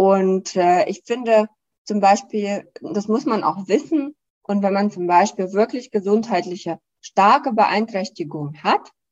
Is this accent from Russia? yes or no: yes; Russia; Und ich komme ja aus dem Land, Russland ist eins der führenden Wasserfasten-Spezialisten.